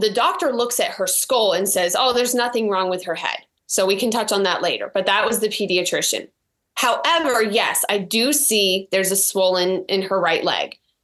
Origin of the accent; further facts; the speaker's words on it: Florida, United States; So when I was growing up, I actually was born and raised in Florida. My parents did foster care.